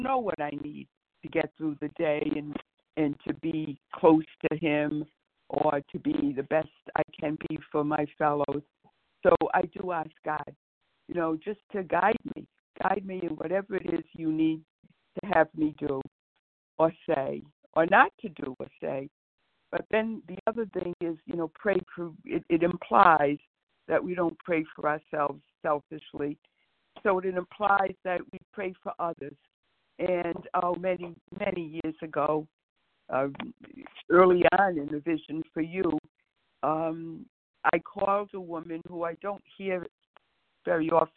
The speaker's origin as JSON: {"language": "English", "town": "Boston", "region": "Massachusetts", "country": "United States", "said": "And I'm from the Boston area."}